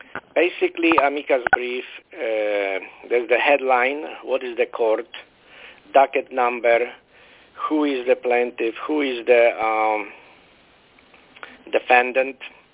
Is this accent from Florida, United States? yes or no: yes; Florida, United States; English is a second language; I'm from Florida.